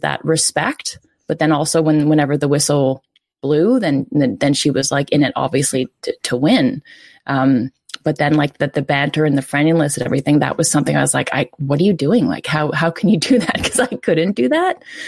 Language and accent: English; Canada; you wanted to go out there and as a Canadian, like, prove yourself and not be shown up.